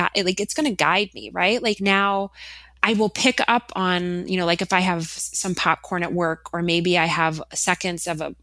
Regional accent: Minnesota, United States; I haven't, although I am from Minnesota.

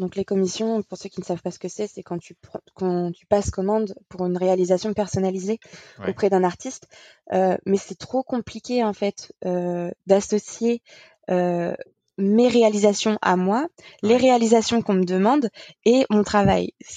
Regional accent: Normandy, France; Je suis normande. J'ai 23 ans. Je vais bientôt sur mes 24.

